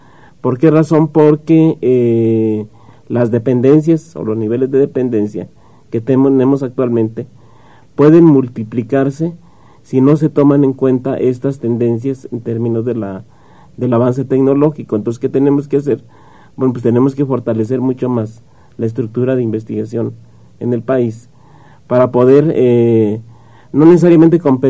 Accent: Mexico; un patrón alimentario que nos ha permitido ser como mexicanos

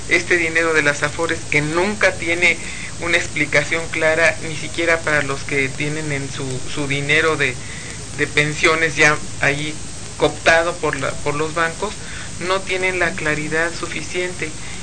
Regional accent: Mexico; como mexicanos debiéramos sensibilizarnos

